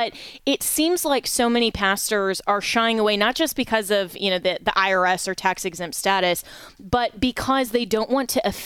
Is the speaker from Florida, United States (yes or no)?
yes; Florida, United States; For example, in my home state of Florida, and in nine other states, abortion is on the ballot